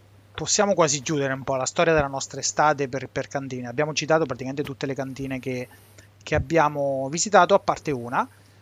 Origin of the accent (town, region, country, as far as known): Montefalcone Appennino, Marche, Italy